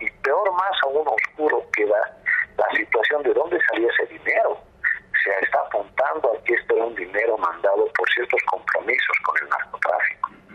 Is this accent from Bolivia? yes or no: yes; Bolivia; nosotros como bolivianos, como pueblo soberano, merecemos una explicación